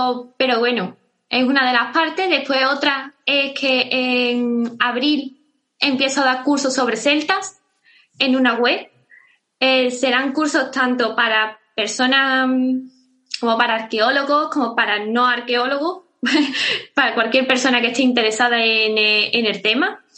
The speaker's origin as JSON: {"language": "Spanish", "town": "Constantina", "region": "Andalusia", "country": "Spain", "tie": "born or raised there", "said": "en Constantina, que es mi pueblo"}